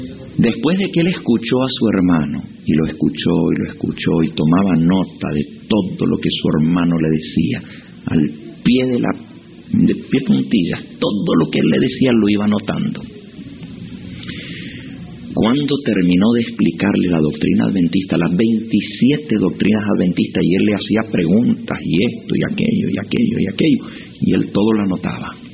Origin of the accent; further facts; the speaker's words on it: Argentina; Yo también soy argentino.